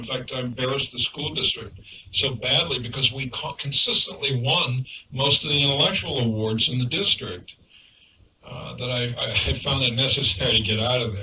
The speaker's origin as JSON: {"language": "English", "town": "Monongahela", "region": "Pennsylvania", "country": "United States", "said": "I'm from Monongahela. That's bad Western Pennsylvania. We're neighbors."}